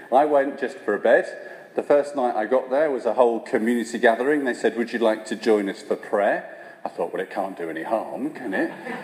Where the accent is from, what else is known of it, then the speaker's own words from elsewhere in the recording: London, United Kingdom; I grew up in West London. I'm an only child. My parents still live in Hayes in West London, and I'm now a priest of the Northampton Diocese